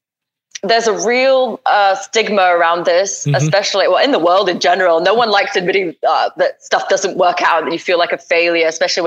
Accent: Singapore; I always listened to Class 85 since when I was young in Singapore. Right. I grew up in Singapore.

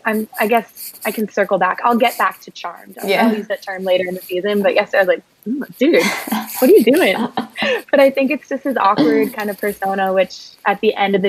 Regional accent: Northeast, United States; Like, maybe I've heard it in passing, but I'm from the Northeast and like, I've never heard anyone use that seriously.

